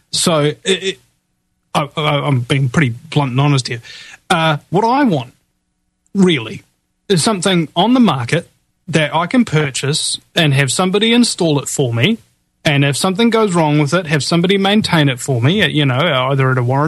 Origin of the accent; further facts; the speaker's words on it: New Zealand; I'm the host from New Zealand.